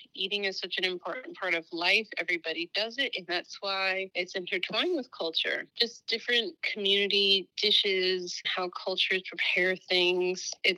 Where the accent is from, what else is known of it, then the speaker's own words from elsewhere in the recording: Florida, United States; now in Winston-Salem, United States; currently living in Winston-Salem, North Carolina. It's not that great, but I'm from Florida, so, you know, maybe I'll make it back there one day.